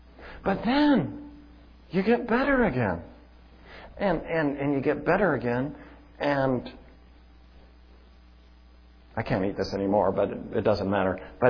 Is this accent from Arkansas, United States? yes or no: no; Salem, Oregon, United States; moved away; also born or lived in Los Angeles / St. Paul; My first one is, I'm originally from Salem, Oregon. In Salem, Oregon, they have spring.